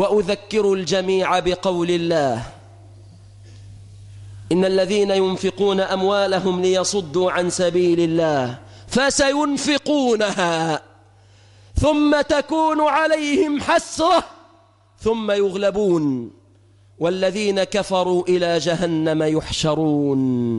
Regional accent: Egypt

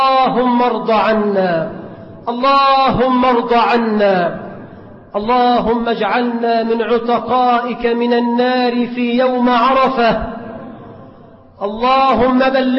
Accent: Egypt; اللهم اجعل بلدنا مصر آمنة مطمئنة

